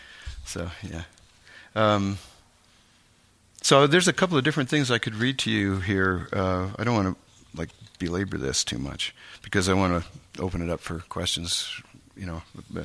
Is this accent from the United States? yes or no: no; Canada; Growing up in Canada, in that era especially